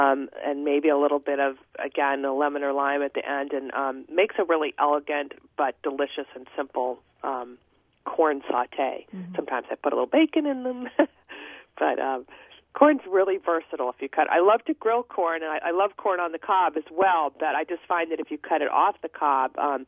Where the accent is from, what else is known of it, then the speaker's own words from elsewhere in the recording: Washington, District of Columbia, United States; I grew up in Washington, D.C., but spent my summers in Delaware, and there was, at the time, that was all farm country